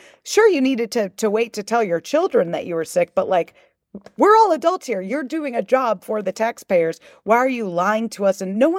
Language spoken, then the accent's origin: English; Chicago, Illinois, United States; born there; I was born in Chicago.